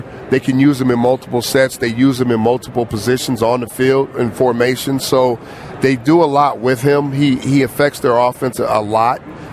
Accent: California, United States; And, of course, the Cali came from me because I was from Cali.

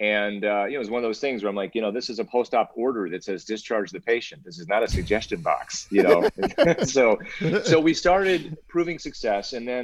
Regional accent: Cincinnati, Ohio, United States; moved away as an adult; now in California, United States; Then I was back in my hometown, Cincinnati, for med school. Right around that time, I decided it was time to move out west.

